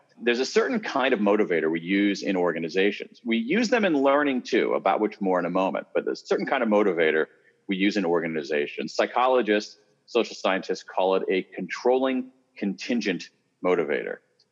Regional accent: Columbus, Ohio, United States; I grew up in Columbus, Ohio. I am a Midwesterner, and my Midwesternness comes out a lot more than I would have ever expected.

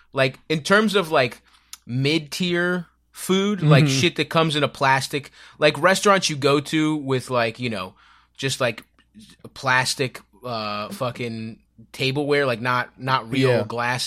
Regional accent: Baltimore, Maryland, United States; now in New York, United States; Grew up in Baltimore, and so I did a rewatch in like April through May until the weather got nice and New York stopped being so scary.

